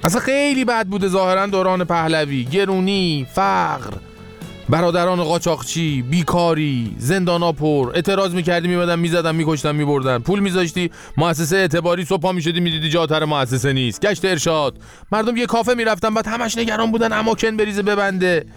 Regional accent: Iran; ببین هر جا تا میگی من ایرانیم همه اتوماتیک جلو دلا میشن

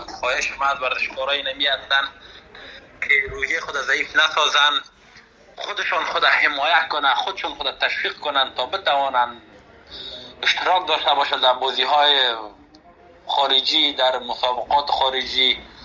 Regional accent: Afghanistan; یک جوان افغانی که از افغانستان آمدم

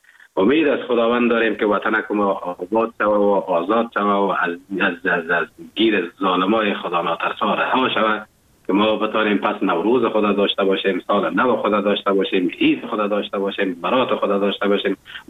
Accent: Afghanistan; now in Germany; این همی بود که وقتی که من اروپا آمدم، آلمان آمدم

